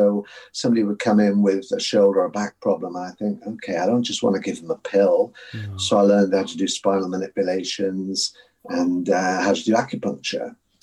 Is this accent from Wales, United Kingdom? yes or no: yes; Carmarthen, Wales, United Kingdom; born there; as being 61 years old, it could be a long story. I was born in West Wales